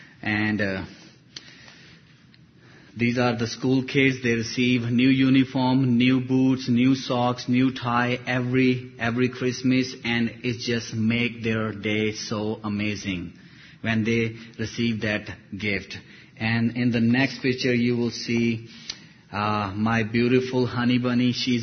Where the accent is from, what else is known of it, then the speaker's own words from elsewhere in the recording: Pakistan; English is a second language; now in United States; I'm going as a American citizen back home in Pakistan first time.